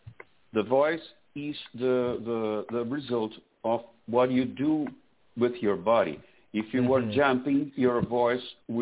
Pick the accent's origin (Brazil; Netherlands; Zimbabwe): Brazil; English is a second language; moved away as an adult; now in Florida, United States; So this is because I moved from Brazil to here. I'm in Florida now.